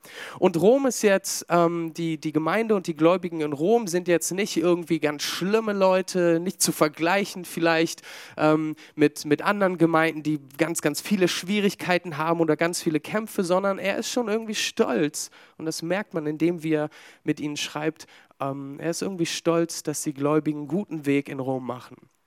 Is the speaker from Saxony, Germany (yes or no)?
no; Berlin, Germany; also born or lived in England; gebürtiger Engländer. Ich bringe eine andere Kultur mit in unsere Glaubensgemeinschaft hinein, als vielleicht du. Dann komme ich auch noch zusätzlich aus Berlin.